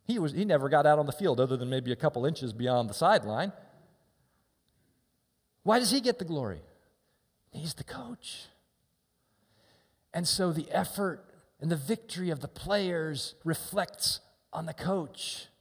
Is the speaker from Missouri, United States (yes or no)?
yes; Kansas City, Missouri, United States; I grew up in Kansas City as a kid.